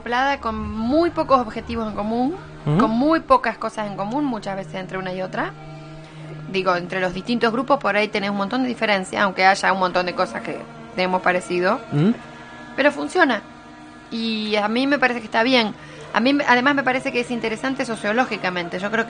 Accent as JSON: {"language": "Spanish", "town": "Río Gallegos", "region": "Santa Cruz", "country": "Argentina", "tie": "born there", "said": "Bueno, yo soy patagónica también, yo nací en Río Gallegos."}